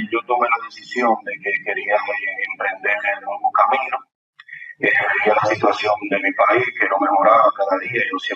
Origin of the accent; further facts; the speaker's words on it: Santo Domingo, Distrito Nacional, Dominican Republic; also born or lived in Villa Vázquez; soy dominicano, nacido en Villa Vázquez, Montecristi, pero criado en Santo Domingo.